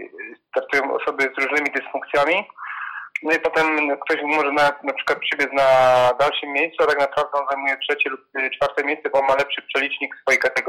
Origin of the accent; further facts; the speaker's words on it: Lubliniec, Silesian Voivodeship, Poland; ja jestem wiadomo z Lublińca